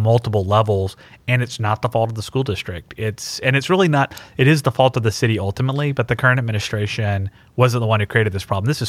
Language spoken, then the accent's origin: English; Mississippi, United States; also in my home state of Mississippi, in Jackson, Mississippi, our capital city